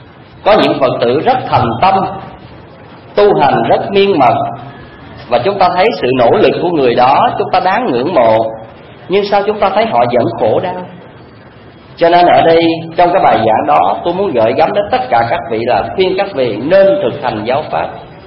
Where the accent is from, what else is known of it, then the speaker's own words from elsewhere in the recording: Mekong Delta, Vietnam; Tôi là người dân miền Tây